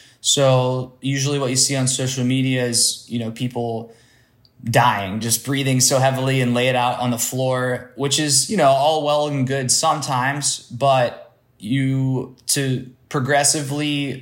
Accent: Ohio, United States; born or raised there

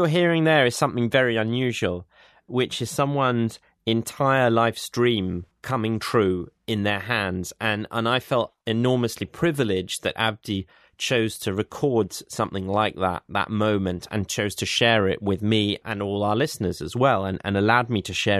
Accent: England, United Kingdom; me as an Englishman

